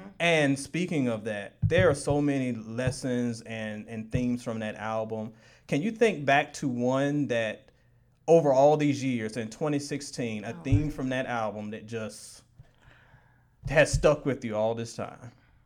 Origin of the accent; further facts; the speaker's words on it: Virginia, United States; No, I grew up in Virginia, actually.